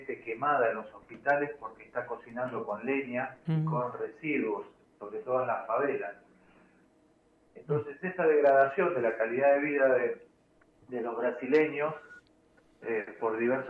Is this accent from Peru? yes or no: no; Argentina; Lo digo como argentino